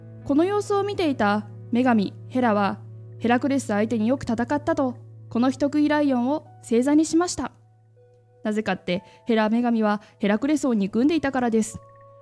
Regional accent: Saitama, Japan; 私埼玉の人間なんですけど

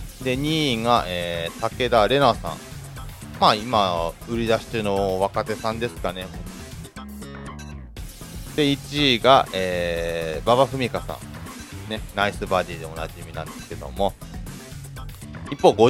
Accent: Ibaraki, Japan; これはもう私の地元ね、茨城県のまあアイドルですね

